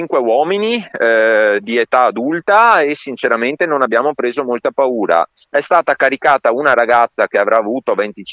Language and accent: Italian; Venice, Veneto, Italy; now in Caviola, Italy; sono veneziano, vengo a Caviola Pisoliva dal 94, ho casa quassù